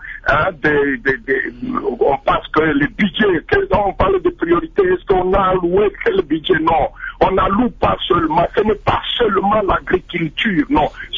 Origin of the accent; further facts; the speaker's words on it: Luiza, Kasaï-Central, DR Congo; si le cultivateur qui a chez nous, si le cultivateur qui a chez moi à Louisa, chez moi à Mueka, à Kanyama